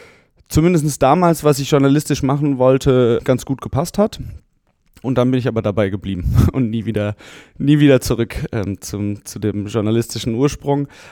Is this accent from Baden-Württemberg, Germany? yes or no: yes; Heidelberg, Baden-Württemberg, Germany; now in Hamburg, Germany; In Hamburg. Ich komme eigentlich aus Heidelberg, aber bin zum Studium nach Hamburg gezogen und habe dann hier studiert.